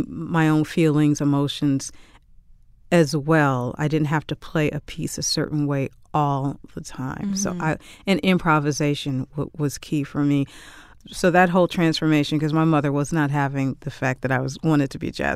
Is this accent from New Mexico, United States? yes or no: no; Detroit, Michigan, United States; Of course, you know, I grew up in Detroit, so my brothers were listening to Motown.